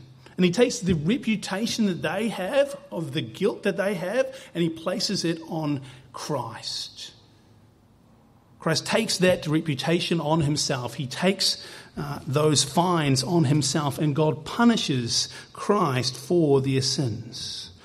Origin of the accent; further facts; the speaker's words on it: New Zealand; I know everyone in New Zealand because I'm from New Zealand.